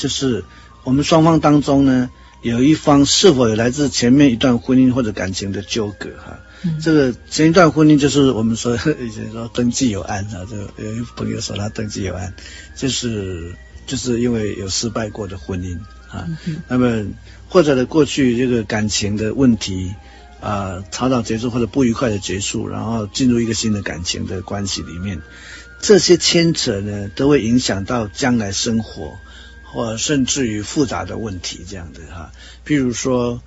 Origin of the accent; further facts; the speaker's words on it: Taiwan; 那我是土生土长的，是台湾长大的这样